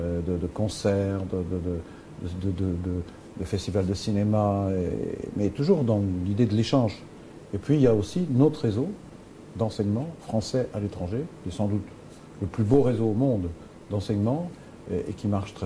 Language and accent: French; France; en tant que Français